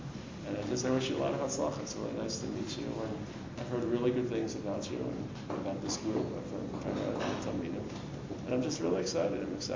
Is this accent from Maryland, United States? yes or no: yes; Baltimore, Maryland, United States; So I'm from Baltimore, actually.